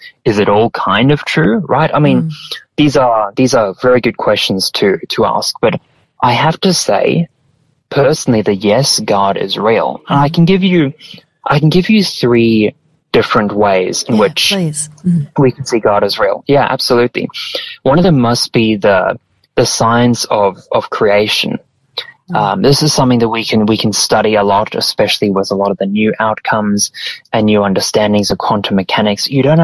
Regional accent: Dubai, United Arab Emirates; also born or lived in Zimbabwe; So my family is from Zimbabwe, but I actually grew up in the Middle East. I grew up in Dubai. So I really retained the accent to my family.

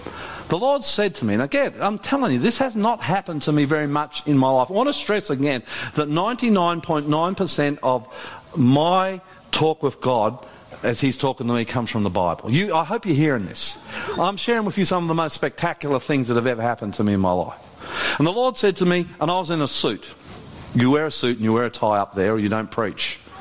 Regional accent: Australia; I'm an Aussie boy. We're not used to this stuff down here.

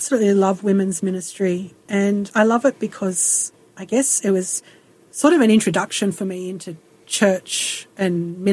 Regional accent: Melbourne, Victoria, Australia; also born or lived in Greece; So no, I was born in Melbourne.

